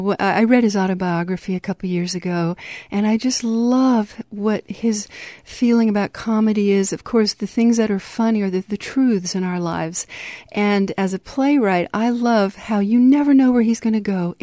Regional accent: Reno, Nevada, United States; I was growing up in Reno, Nevada, and studying jazz piano

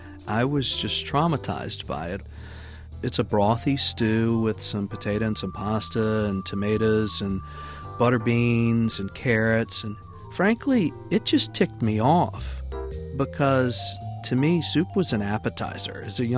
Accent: New Orleans, Louisiana, United States; I grew up in Uptown New Orleans, just off of the parade routes

